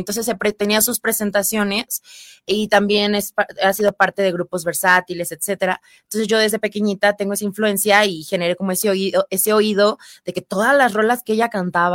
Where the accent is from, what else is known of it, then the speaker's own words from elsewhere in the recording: Cuernavaca, Morelos, Mexico; now in Mexico City, Mexico; Yo soy originaria de Cuernavaca, Morelos.